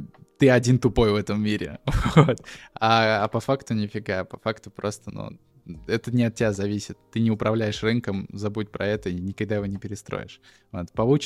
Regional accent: Volgograd, Volgograd Oblast, Russia; я из Волгограда

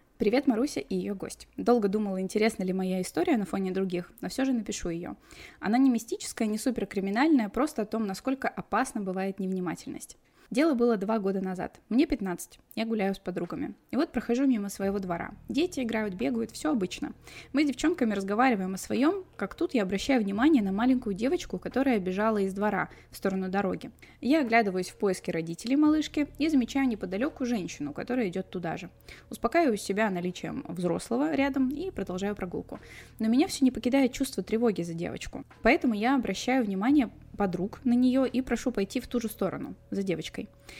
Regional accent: Severomorsk, Murmansk Oblast, Russia; moved away; Я только переехала из Североморска, из Мурманской области сюда, и поступила в школу.

